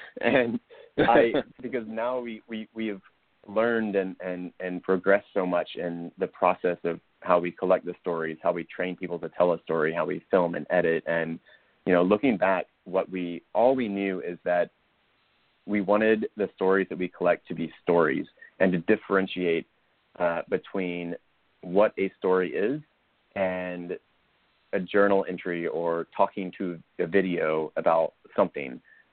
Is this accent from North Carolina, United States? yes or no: no; Driftwood, Texas, United States; and I'm like, well, I'm from Driftwood, Texas. And they're like, oh, it actually is a town.